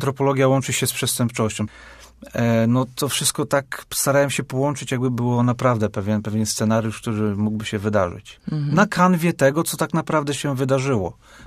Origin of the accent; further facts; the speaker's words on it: Darłowo, West Pomeranian Voivodeship, Poland; now in Poznań, Poland; ja pochodzę z Darłowa, z nadmorza